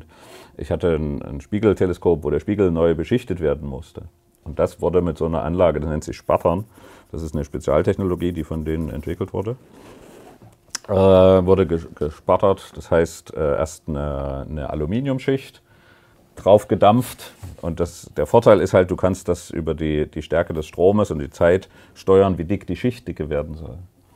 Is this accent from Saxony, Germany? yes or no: yes; Dresden, Saxony, Germany; Ich bin ja auf dem Weißen Hirsch aufgewachsen. In Dresden, das ist ein Stadtteil